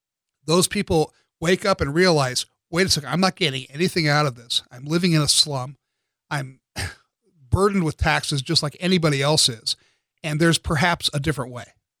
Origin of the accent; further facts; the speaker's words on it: San Diego, California, United States; I was born in San Diego. I lived my entire life in San Diego. I've tried to live in other states a couple of times, but always came home because this was my home.